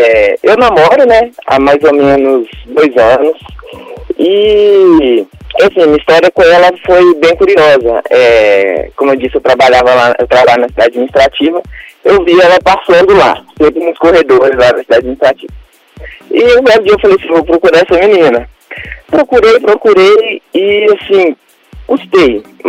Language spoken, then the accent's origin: Portuguese; Belo Horizonte, Minas Gerais, Brazil; Belo Horizonte, Minas Gerais, vai.